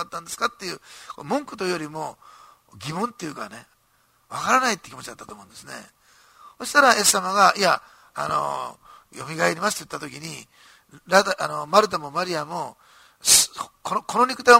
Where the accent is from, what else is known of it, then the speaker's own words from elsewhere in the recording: Osaka, Japan; born there; 私大阪生まれだったから、しかも私はちょうど光化学スモッグがよく出る頃の世代なんですね。